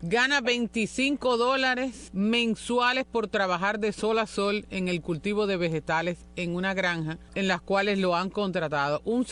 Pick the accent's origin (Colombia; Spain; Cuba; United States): Cuba; nosotros los cubanos